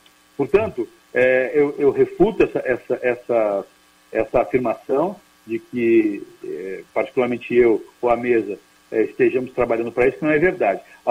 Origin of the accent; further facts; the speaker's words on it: Campinas, São Paulo, Brazil; Eu nasci em Campinas, sou campineiro